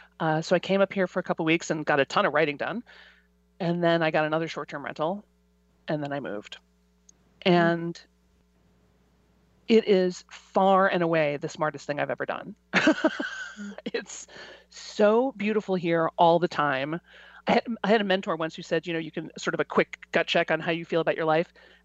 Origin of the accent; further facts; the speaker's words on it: Chicago, Illinois, United States; also born or lived in Los Angeles; I grew up in Chicago. I loved living in Chicago. I then moved to, spent 15 years living in LA, and I loved living in LA.